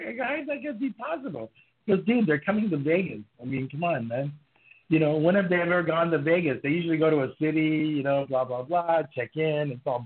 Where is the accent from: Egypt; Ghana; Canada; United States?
Canada; having watched hockey probably, you know, 55 years or 53 years of my life growing up in Canada